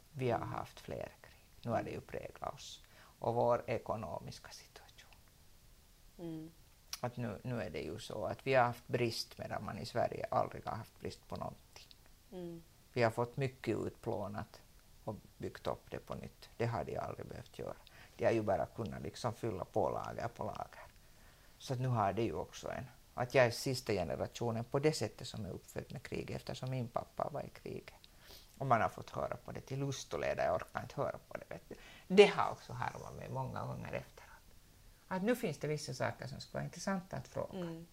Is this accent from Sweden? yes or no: no; Finland; för jag räknar mig inte som finne, vet du, faktiskt, okay. Jag är så finlandssvensk.